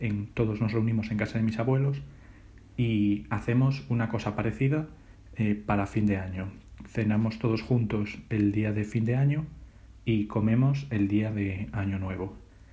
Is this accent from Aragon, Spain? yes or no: no; Galicia, Spain; Soy de Galicia, al noroeste del estado español